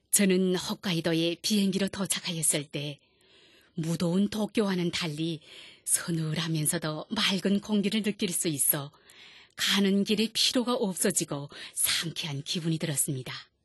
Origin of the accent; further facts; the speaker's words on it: North Korea; 제가 북조선 출신자라는 것을 알고